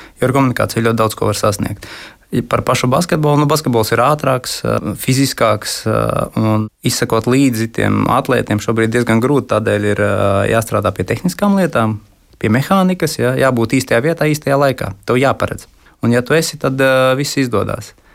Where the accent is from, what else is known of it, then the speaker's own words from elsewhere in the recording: Līvāni, Latgale, Latvia; Bet tā kā es nāku no Līvāniem